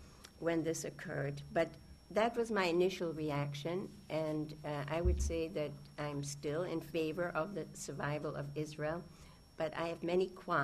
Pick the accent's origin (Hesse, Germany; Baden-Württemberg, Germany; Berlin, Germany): Berlin, Germany; growing up as a Jewish child in Nazi-occupied Europe. I was born in Berlin, Germany, and the early part of my childhood was very comfortable and carefree.